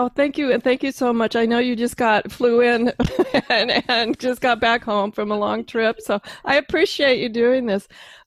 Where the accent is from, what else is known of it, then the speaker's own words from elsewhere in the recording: Pacific Northwest, United States; I had to remind them I'm from the Pacific Northwest and I thought I was home.